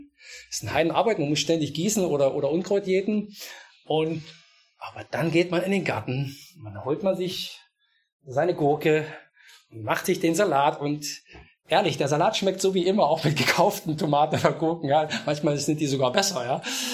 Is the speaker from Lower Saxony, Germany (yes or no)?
yes; Osnabrück, Lower Saxony, Germany; ich komme aus Osnabrück.